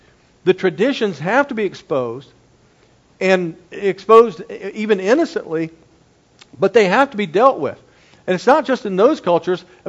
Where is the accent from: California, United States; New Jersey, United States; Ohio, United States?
Ohio, United States; Cincinnati; from Cincinnati at the Summa Church. And you know, I got saved when I was 12 years old, was raised in a very rough environment